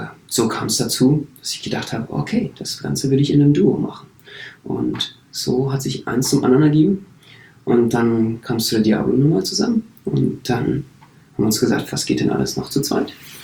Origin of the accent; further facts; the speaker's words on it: Berlin, Germany; ich bin Berliner.